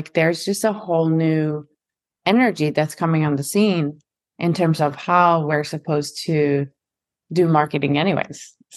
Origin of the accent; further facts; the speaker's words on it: Sweden; I grew up in Sweden